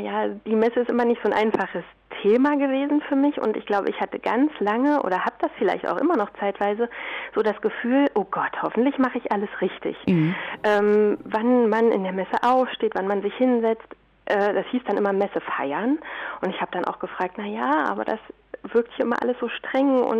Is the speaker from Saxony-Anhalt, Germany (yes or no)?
yes; Saxony-Anhalt, Germany; moved away; also ich komme ja aus Sachsen-Anhalt ursprünglich und ich bin 2009 hierher gekommen.